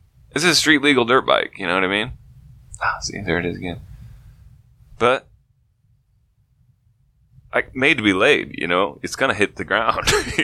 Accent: Iowa, United States; also born or lived in Nebraska / Colorado; Well, I grew up in Iowa.

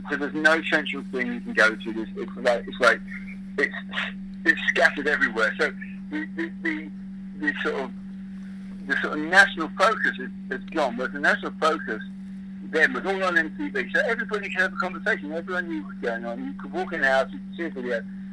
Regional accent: England, United Kingdom; we are as English, we like to take the piss

